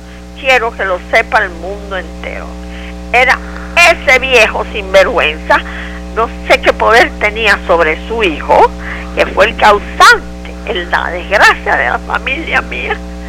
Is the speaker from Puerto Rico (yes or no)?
no; Matanzas, Cuba; also born or lived in Havana; De La Habana, yo nací en La Habana, pero Matanzas, era de la ciudad de Matanzas, de una familia muy conocida y muy querida.